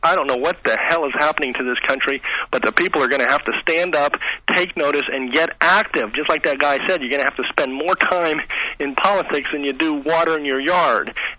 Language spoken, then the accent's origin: English; St. Petersburg, Florida, United States; I'm from St. Petersburg.